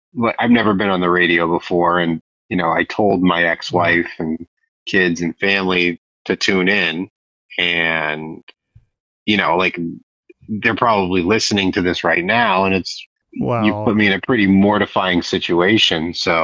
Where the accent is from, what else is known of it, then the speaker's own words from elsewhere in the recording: Donora, Pennsylvania, United States; born there; My background is basically I was born in Denora, Pennsylvania. It's like a small town outside of Pittsburgh.